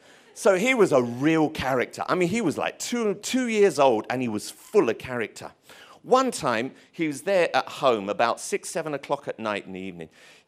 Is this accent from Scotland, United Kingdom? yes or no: no; Tottenham, London, United Kingdom; I grew up in Tottenham. We had this little friend living down the road.